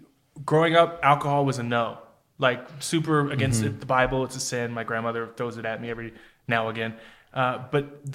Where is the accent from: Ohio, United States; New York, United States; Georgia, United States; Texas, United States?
Texas, United States; Pasadena; Houston. I grew up in Houston, but Pasadena.